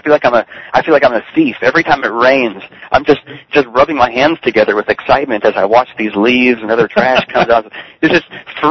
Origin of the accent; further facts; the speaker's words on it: Richardson, Texas, United States; Yeah, and I was brought up in Richardson, which is a Dallas suburb, so, and I lived in McKinney for a time